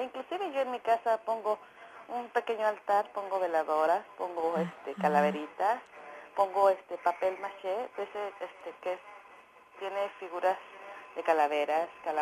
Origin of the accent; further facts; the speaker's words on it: Mexico City, Mexico; yo soy de la Ciudad de México.